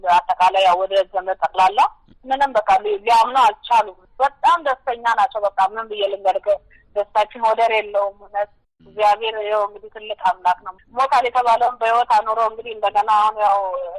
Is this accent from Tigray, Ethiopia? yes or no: yes; Mekelle, Tigray, Ethiopia; እኔ ትግሬ ነኝ፣ ብሔሬ ማለት ነው። የመቀሌ ሰው ነኝ እኔ። ልጆች ይዤ በእነሱ ሀገር ነው ያለሁት፣ የተወለድበት ሀገር ላይ ነው ያለሁት።